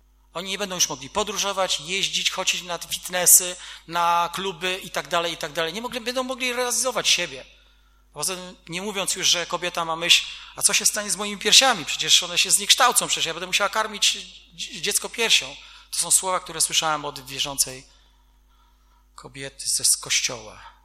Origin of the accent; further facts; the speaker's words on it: Wrocław, Lower Silesian Voivodeship, Poland; born there; Ja się cieszę, że ja mieszkam na wsi. To, że jestem urodzony we Wrocławiu, co to za wielka chluba.